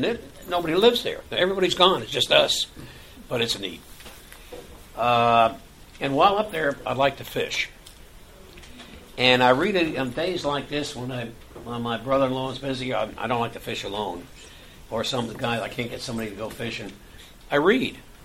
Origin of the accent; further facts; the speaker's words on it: Clarksville, Tennessee, United States; We come from Clarksville, Tennessee, which is about 47 miles northwest of Nashville, Tennessee, home, the capital, and home of the Grand Ole Opry.